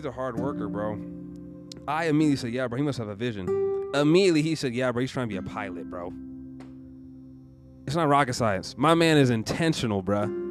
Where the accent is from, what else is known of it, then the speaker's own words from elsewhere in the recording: Washington, United States; I ran away from here. I didn't ever want to say I was from Washington.